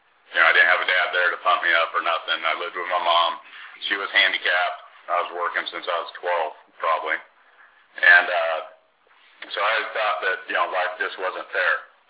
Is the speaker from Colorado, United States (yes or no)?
no; California, United States; I grew up in Southern California, relocated to many places in Southern California, half Mexican, half Irish